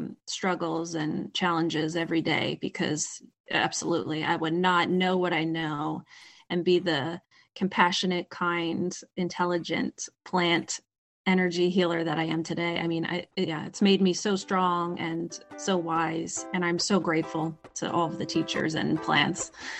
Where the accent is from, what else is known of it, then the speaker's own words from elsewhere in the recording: New Jersey, United States; also born or lived in Philadelphia; I am from the East Coast. I was born in a large city of Philadelphia, and then moved at a young age to like a suburb of Philadelphia, which is kind of right over the bridge in South Jersey.